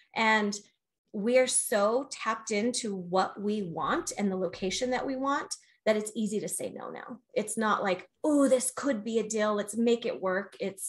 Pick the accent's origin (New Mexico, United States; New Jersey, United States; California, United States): New Mexico, United States; Albuquerque; I mean, Michael and I grew up in Albuquerque. We know it like the back of our hand.